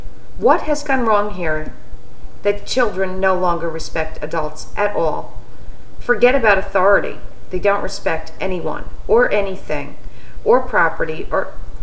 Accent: New York, United States; We're originally from New York.

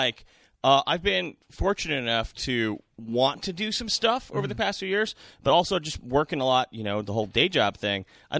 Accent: Albany, New York, United States; Oh, yes. I'm from Albany. It's the capital.

